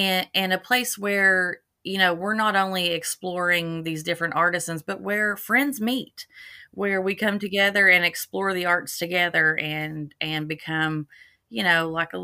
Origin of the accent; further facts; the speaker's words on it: Louisa, Kentucky, United States; I'm originally from Eastern Kentucky.